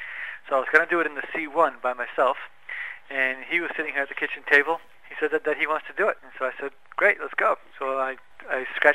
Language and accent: English; Northeast, United States; also born or lived in Georgia; we're actually from the Northeast originally